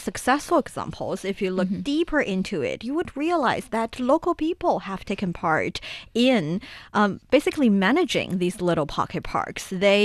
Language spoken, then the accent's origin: English; Taiyuan, Shanxi, China; I remember there are two really nearby pocket parks in my hometown, Shanxi Province, in the city of Taiyuan.